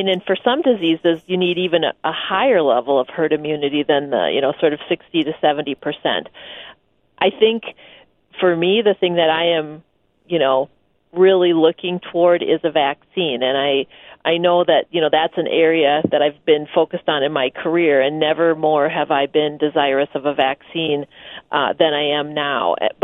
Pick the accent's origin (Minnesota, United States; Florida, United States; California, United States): Minnesota, United States; was just expressing my feelings as a Minnesotan in summer, I just want to be able to do what I want.